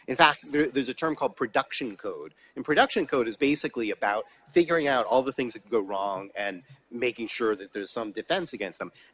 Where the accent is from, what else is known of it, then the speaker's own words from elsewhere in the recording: United States; I speak a little bit as an American. Don't boo me. It's not my fault.